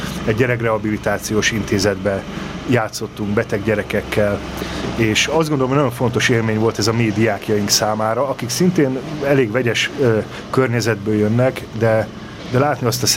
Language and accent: Hungarian; Budapest, Hungary; Voltam a régi pasaréti, amelyik plébániáról származom barátaimmal, 6 fiú.